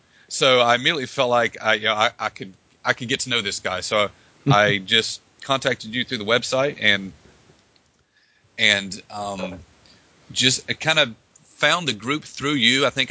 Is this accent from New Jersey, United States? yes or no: no; Columbus, Georgia, United States; also born or lived in Birmingham; I live in Columbus, Georgia. It's where it's my hometown. I've spent a lot of years in Birmingham